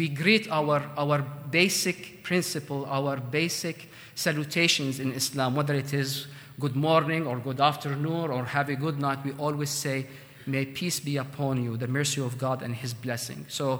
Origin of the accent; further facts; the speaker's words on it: Jordan; living and growing up in Jordan, I was indoctrinated with the religion.